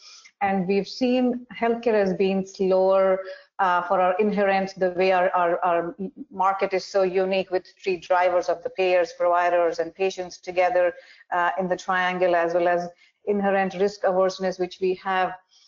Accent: India; I did my major in architecture growing up in India

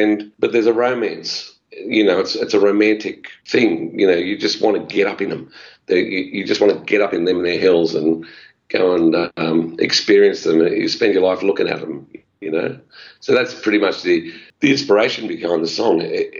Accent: New South Wales, Australia; I grew up on the farming flats at the foot of the Blue Mountains west of Sydney, somewhere between Penrith and Richmond.

